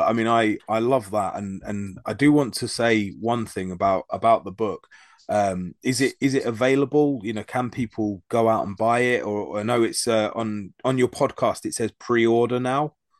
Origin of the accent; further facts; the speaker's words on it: London, United Kingdom; born there; As a Brit who's into history, I've only ever been to the British Museum once, and I was born in London